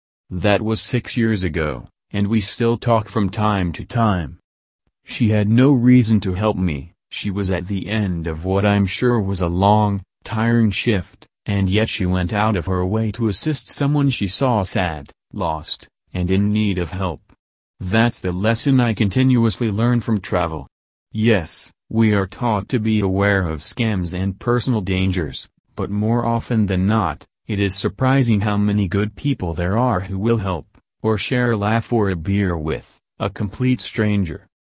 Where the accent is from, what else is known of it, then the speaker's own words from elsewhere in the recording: Greece; now in Los Angeles, United States; Though I now live in LA, I am continuously fascinated by every new niche of my home country, Greece, that I get to explore.